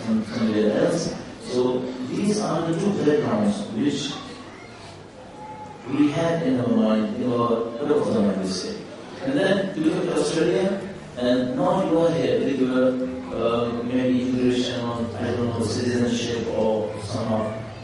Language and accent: English; Karachi, Sindh, Pakistan; English is a second language; I'll keep my shalwar kameez because I came from Pakistan, I came from Karachi.